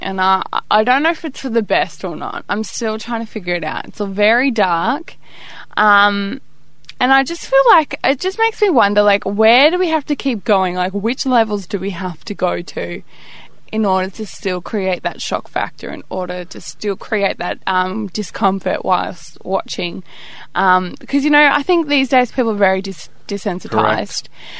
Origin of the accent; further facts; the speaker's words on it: Melbourne, Victoria, Australia; And I think because we're originally from Melbourne, aren't we?